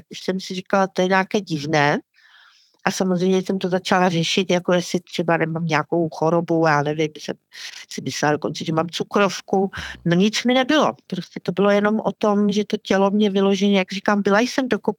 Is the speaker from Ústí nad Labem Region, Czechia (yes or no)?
yes; Teplice, Ústí nad Labem Region, Czechia; born there; naše rodina vlastně z toho Slovácka pochází, protože já sama jsem se narodila na opačném konci republiky v Teplicích. A vlastně všichni příbuzní mojí babičky se po válce nastěhovali na sever.